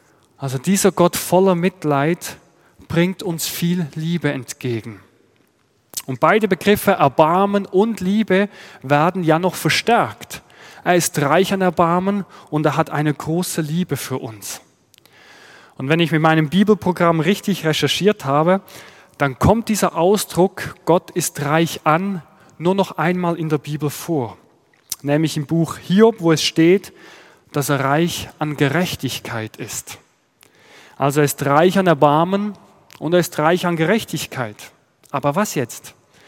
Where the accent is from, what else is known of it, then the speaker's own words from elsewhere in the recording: Switzerland; accent: Swiss; moved away as an adult; now in Freiberg, Germany; Der eine oder andere hört es vielleicht schon an meinem Dialekt. Ich komme nicht aus Sachsen, ich bin gebürtiger Schweizer, lebe aber seit 12 Jahren hier in Deutschland. Ich bin verheiratet mit einer Chemnitzerin, habe 2 Kinder